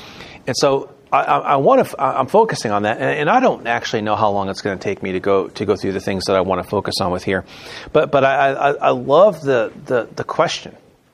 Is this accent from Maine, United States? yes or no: yes; Maine, United States; My vote, because I grew up in Maine. I loved water out of the hose. My home in Maine was 10 miles away from Poland Spring.